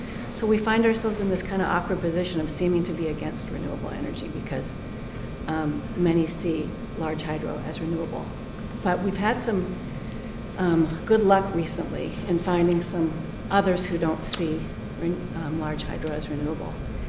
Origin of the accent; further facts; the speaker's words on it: Washington, United States; I grew up in Washington State where some hydro is good and some's not so good.